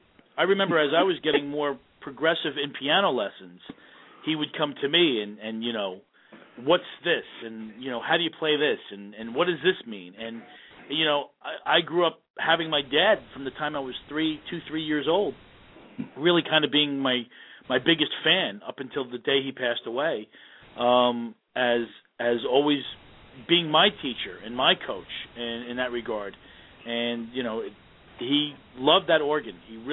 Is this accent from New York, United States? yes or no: yes; New York, United States; now in Dallas, United States; even though I'm from New York, I currently reside right outside of Dallas, Texas.